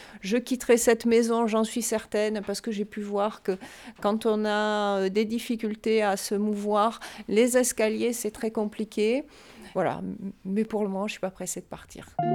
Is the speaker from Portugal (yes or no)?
no; Toulouse, Occitanie, France; Je suis originaire de Toulouse, donc la brique me parle beaucoup.